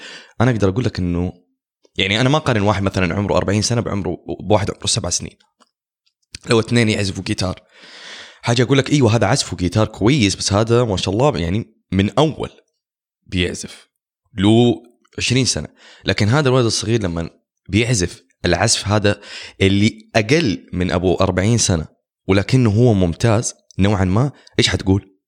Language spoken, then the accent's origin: Arabic; Saudi Arabia; أعتقد من أهم المميزات اللي كانت عندنا في السعودية وما كنا نسوق لها